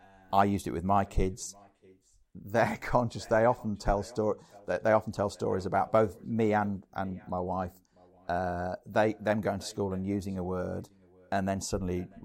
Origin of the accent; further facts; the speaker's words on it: Hemsworth, Yorkshire and the Humber, United Kingdom; born there; also born or lived in Pontefract; now in Sea Green, United Kingdom; I was born in Hemsworth in West Yorkshire, 1964, 12th of September. Hemsworth being the local maternity hospital to where we were living, which was Pontefract at the time.